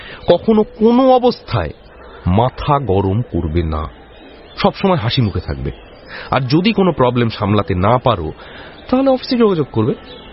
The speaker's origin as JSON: {"language": "Bangla", "town": "Jalpaiguri", "region": "West Bengal", "country": "India", "said": "আমি মফস্বলের ছেলে, জলপাইগুড়িতে কংগ্রেসের সমর্থক ছিলাম।"}